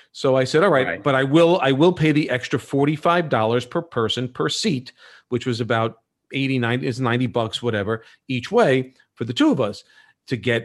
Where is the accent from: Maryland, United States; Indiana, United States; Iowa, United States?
Iowa, United States; Sioux City; born there; Okay, I was born in Sioux City, Iowa in 1945